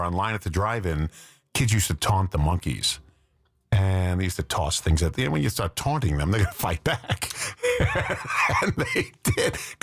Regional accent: New York, United States; where I grew up in New York and on Long Island.

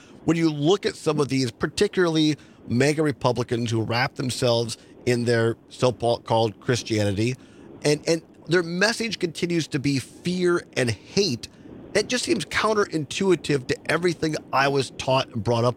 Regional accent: Richland Center, Wisconsin, United States; my hometown, Richland Center, where we'll be this afternoon for our regular show from 1 to 3

